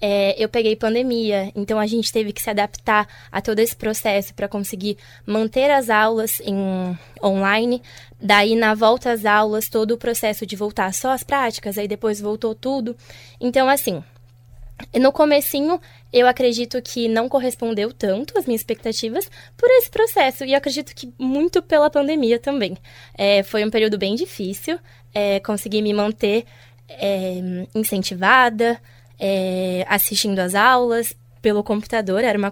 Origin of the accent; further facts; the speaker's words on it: Taubaté, São Paulo, Brazil; moved away as an adult; now in Londrina, Brazil; tenho 22 anos, não sou de Londrina também, eu vim bem de longe, do interior de São Paulo, chama Taubaté, minha cidade.